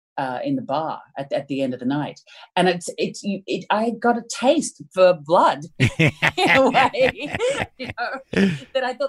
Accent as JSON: {"language": "English", "country": "Australia", "said": "I mean, I come from Australia."}